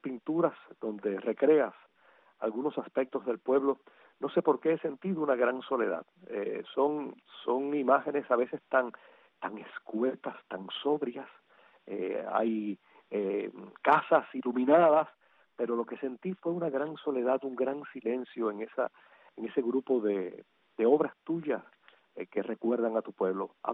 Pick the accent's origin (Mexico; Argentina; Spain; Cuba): Cuba; Oriente; Yo soy de Oriente